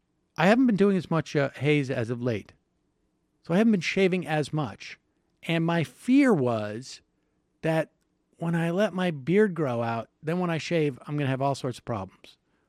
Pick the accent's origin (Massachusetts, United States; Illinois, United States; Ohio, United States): Massachusetts, United States; Boston; as you know, I grew up in the Boston area and I still have local connections.